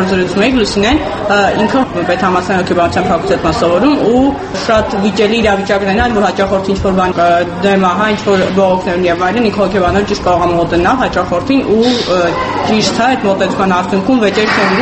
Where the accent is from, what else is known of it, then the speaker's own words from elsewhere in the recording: Yerevan, Armenia; Երևանում ապրում եմ ընտանիքիս հետ, Երևանից եմ